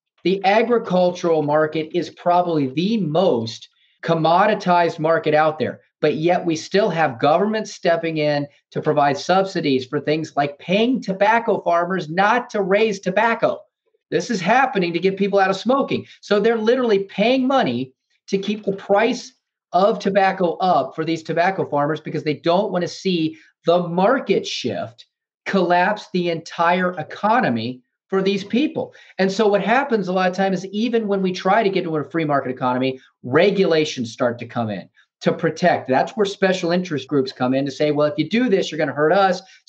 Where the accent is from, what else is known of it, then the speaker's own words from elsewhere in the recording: Ohio, United States; I'm from Ohio originally.